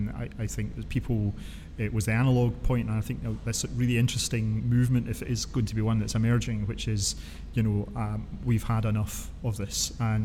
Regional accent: Scotland, United Kingdom; And I guess being a Scot

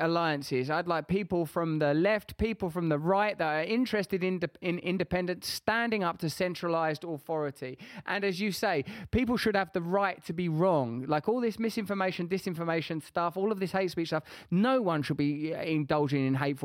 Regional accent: England, United Kingdom; both in our country, the UK, we're English, did you know

